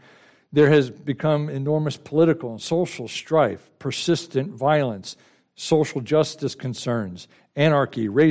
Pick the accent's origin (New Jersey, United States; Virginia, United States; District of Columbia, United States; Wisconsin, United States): New Jersey, United States; Growing up in New Jersey, please don't hold that against me, we came down every year to my grandmother's house in Florida